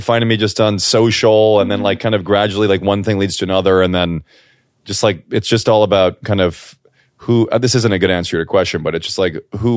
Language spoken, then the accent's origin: English; Chicago, Illinois, United States; a great family growing up in Chicago, amazing childhood, great friends and family.